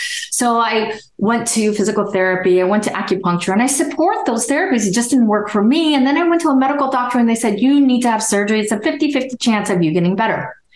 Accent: San Francisco, California, United States; also born or lived in Portugal; I was born in Portugal and I was raised in San Francisco. So my single mother with three children brought us over and we were raised in San Francisco.

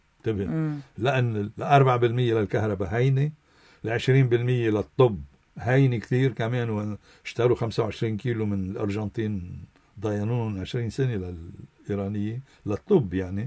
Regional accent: Lebanon; نحن كلبنانيين

